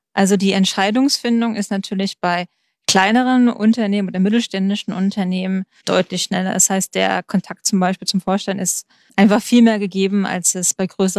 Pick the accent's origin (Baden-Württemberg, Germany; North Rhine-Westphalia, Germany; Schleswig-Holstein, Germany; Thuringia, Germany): Baden-Württemberg, Germany; ich komme aus dem Schwarzwald ursprünglich.